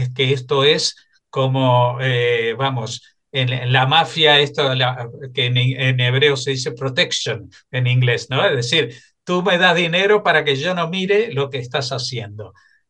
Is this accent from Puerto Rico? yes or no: no; Argentina; en mi país de origen, en Argentina